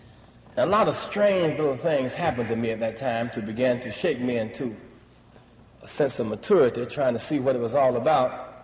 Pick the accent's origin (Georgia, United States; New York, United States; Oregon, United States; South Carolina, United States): South Carolina, United States; now in Illinois; I was just coming from South Carolina, and I was coming up north to Champaign. Operating under a lot of limitations and restrictions in the Palmetto State